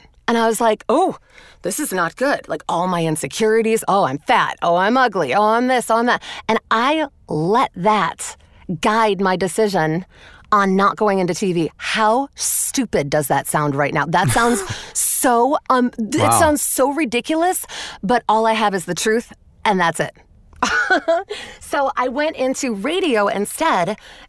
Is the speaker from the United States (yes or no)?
yes; Chicago, Illinois, United States; This is in my hometown.